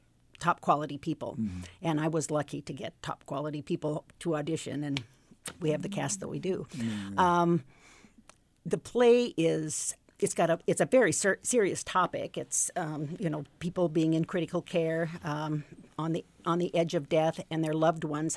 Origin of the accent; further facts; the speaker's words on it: Spokane, Washington, United States; also born or lived in Hawaii; Well, I was born in Spokane and went to through school and was raised in the Pacific Northwest. But in 1975... one of my brothers was living in Hawaii, and I went for a 10-day vacation and stayed 41 years.